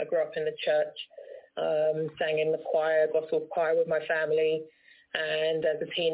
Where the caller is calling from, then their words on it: London, United Kingdom; I'm calling from London, the United Kingdom.